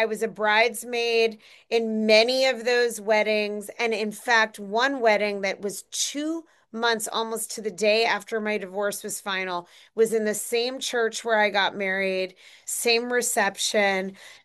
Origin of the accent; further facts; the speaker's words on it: New York, United States; now in Florida, United States; I've been here for 29 years and I almost still don't think of this as home. I'm a New Yorker, like so many Floridians.